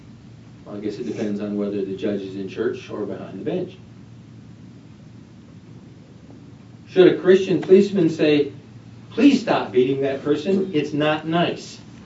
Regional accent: Michigan, United States; I grew up in Michigan, and the Great Lakes are something we're very proud of.

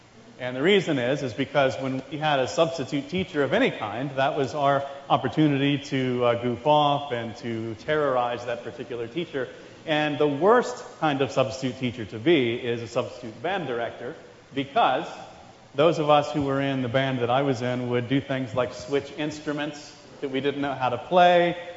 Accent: Virginia Beach, Virginia, United States; he is a film producer in the same town where I grew up in Virginia Beach.

